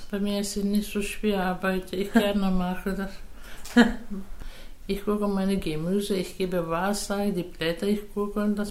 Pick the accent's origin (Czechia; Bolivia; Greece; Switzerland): Greece; German is a second language; Ich komme aus Griechenland.